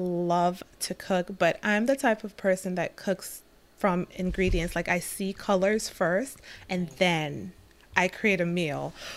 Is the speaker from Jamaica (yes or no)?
yes; Jamaica; No, I'm from Jamaica